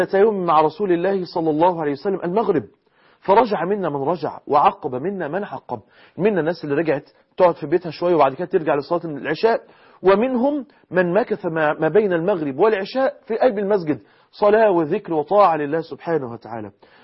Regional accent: Egypt; طبعا احنا معروف عندنا في مصر ان في ليلة البناء بيقعد اسبوع 10 أيام

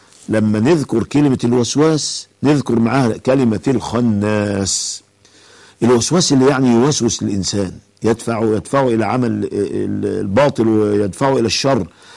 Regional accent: Egypt; لكن عندنا في مصر وصية اسمها الوصية الواجبة

